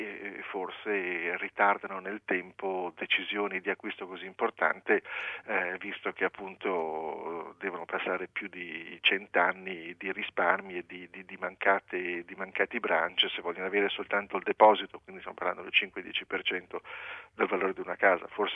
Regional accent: Liguria, Italy; Poi lo chiedete a me, io sono ligure

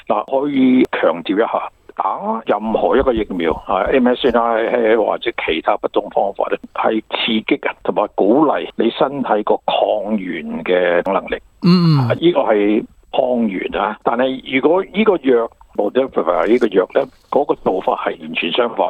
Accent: Australia

